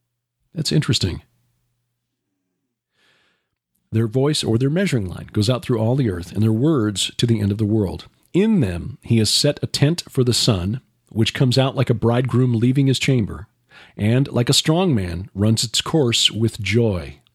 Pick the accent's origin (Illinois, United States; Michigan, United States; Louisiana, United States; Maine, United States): Illinois, United States; Chicago; I was born and raised in Chicago, where we had streetlights everywhere, headlights from cars all night long. We lived half a block off one of the major north-south routes through Chicago.